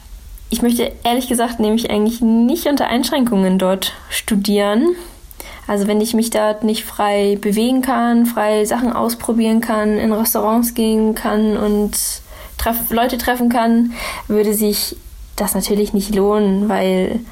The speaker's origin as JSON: {"language": "German", "region": "Schleswig-Holstein", "country": "Germany", "said": "ich bin 22 Jahre alt. Ich komme hier aus dem Kreis Schleswig-Flensburg"}